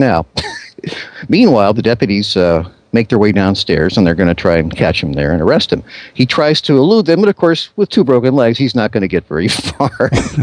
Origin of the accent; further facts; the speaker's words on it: Chicago, Illinois, United States; a 35-year-old man from the near north side of my hometown, Chicago